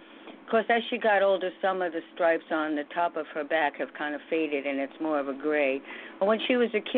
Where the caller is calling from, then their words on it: New York, United States; New York.